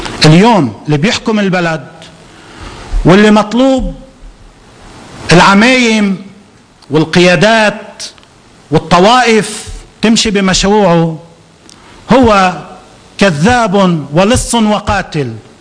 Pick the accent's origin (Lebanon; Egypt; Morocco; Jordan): Lebanon; أنا مواطن لبناني وإن شاء الله مواطن صالح،